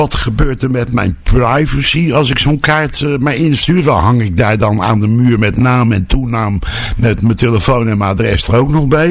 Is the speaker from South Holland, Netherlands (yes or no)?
yes; Rotterdam, South Holland, Netherlands; want ik ben een Rotterdammer, maar sinds 1,5 jaar ben ik radiomaker in Capelle.